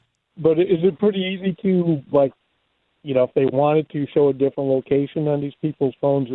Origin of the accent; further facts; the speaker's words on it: Waterbury, Connecticut, United States; It seems like, I'm from Waterbury.